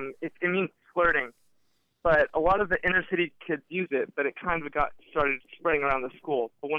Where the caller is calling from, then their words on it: San Diego, California, United States; I'm calling from San Diego.